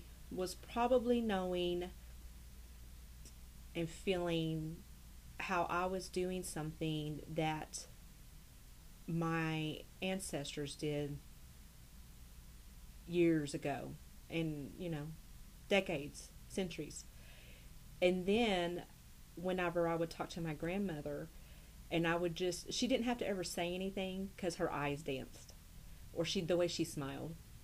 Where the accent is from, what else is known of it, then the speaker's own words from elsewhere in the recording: Ada, Oklahoma, United States; I grew up here in Ada, Oklahoma.